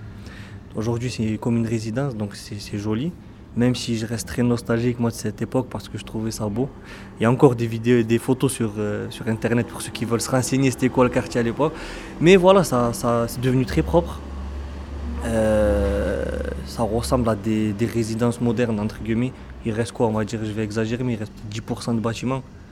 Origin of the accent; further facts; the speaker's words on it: Montauban, Occitanie, France; je viens du quartier des Chaumes, quartier Est à Montauban. C'est le quartier populaire de la ville. J'y suis né, j'y ai vécu, je suis parti, je suis revenu habiter là-bas.